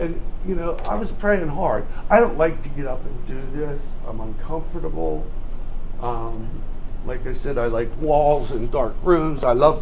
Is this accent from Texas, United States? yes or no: no; Pittsburgh, Pennsylvania, United States; I'm from Pittsburgh, power.